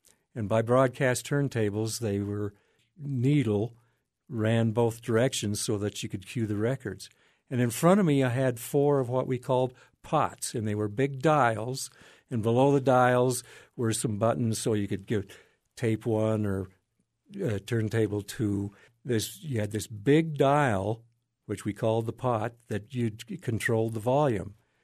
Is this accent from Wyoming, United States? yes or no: yes; Wyoming, United States; growing up in Wyoming, we didn't have television until later on.